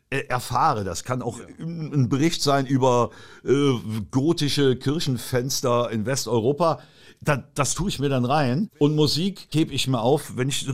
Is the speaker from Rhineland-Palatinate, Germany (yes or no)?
yes; Trier, Rhineland-Palatinate, Germany; Da gab es halt früher bei uns in Trier, da gab es diese Rock'n'Roll-Szene